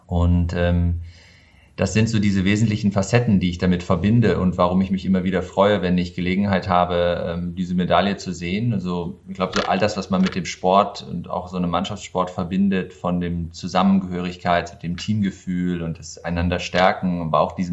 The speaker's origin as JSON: {"language": "German", "town": "Gummersbach", "region": "North Rhine-Westphalia", "country": "Germany", "tie": "born there", "said": "Ich habe ja Handball gespielt, stamme ja gebürtig aus Gummersbach und habe das mit sehr, sehr viel Leidenschaft betrieben."}